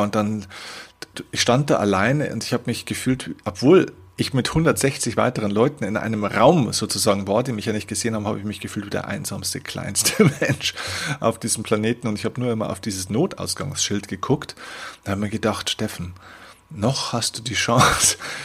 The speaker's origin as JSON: {"language": "German", "town": "Vilsbiburg", "region": "Bavaria", "country": "Germany", "tie": "born or raised there", "said": "in meiner Heimatstadt Vilsbiburg, eine kleine 10.000, damals 10.000 Einwohner, Gemeinde"}